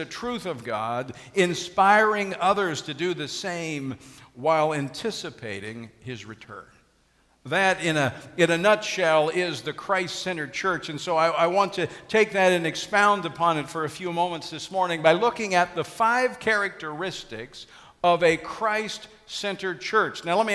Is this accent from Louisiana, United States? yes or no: yes; Louisiana, United States; I was talking just a couple of weeks ago with a sheriff in my home state of Louisiana.